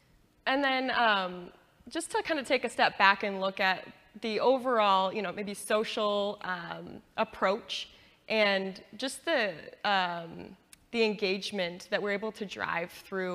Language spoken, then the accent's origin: English; Minnesota, United States; And I'm from Minnesota.